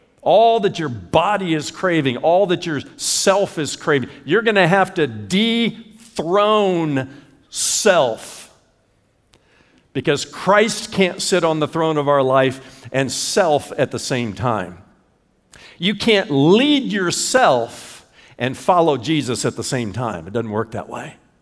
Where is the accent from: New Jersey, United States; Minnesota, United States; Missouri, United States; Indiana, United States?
Indiana, United States; I remember when I was growing up in Indiana, we had a family dog named Nikki.